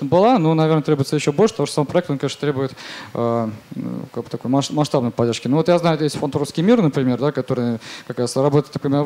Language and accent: Russian; Samara, Samara Oblast, Russia; now in Saint Petersburg, Russia; Ну, родом я из Самары. Вот. Ну, сейчас учусь в Санкт-Петербургской консерватории, закончил третий курс. Вот, и еще там живу, работаю, учусь.